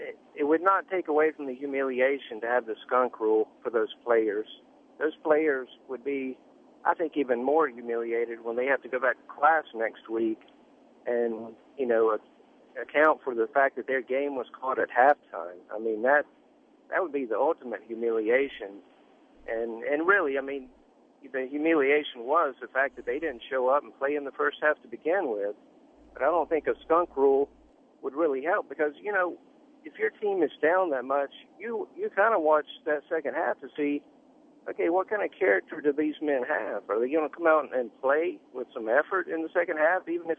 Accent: North Carolina, United States; I'm not a Clemson fan, but I'm from North Carolina, so regionally, you know, I would pull for them.

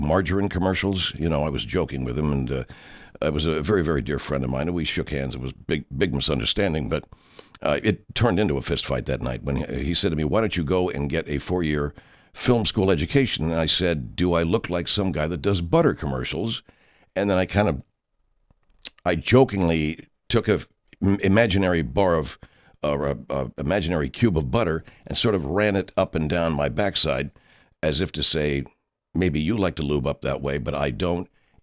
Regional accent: Apopka, Florida, United States; You see, I was born in Apopka, Florida.

